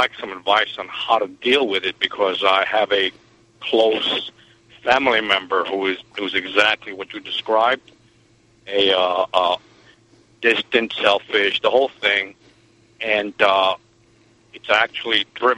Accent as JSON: {"language": "English", "town": "Manhattan", "region": "New York", "country": "United States", "tie": "born or raised there", "said": "In Manhattan."}